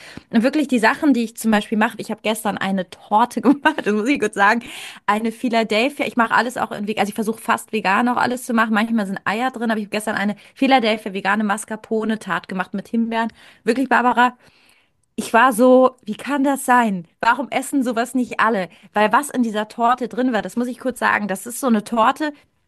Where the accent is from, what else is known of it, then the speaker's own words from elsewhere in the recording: Italy; ich komme aus Italien, wir haben schon darüber gesprochen.